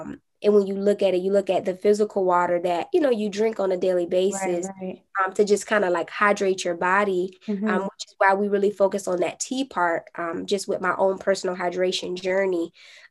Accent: Virginia, United States; I'm originally from Virginia. I currently live in California.

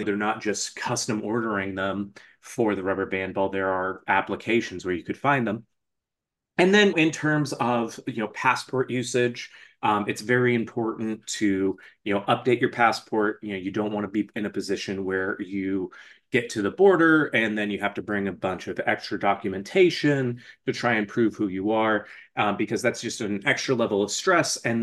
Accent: Arizona, United States; You know, on family road trips, I was the one that growing up in Arizona, that was always insistent on stopping at every roadside attraction that we could.

